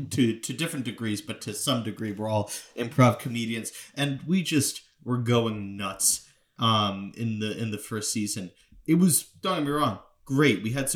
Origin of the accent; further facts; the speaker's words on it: Lynbrook, New York, United States; It's cool to us because, like, I can describe my hometown to anyone that's like, Lynbrook, where's that?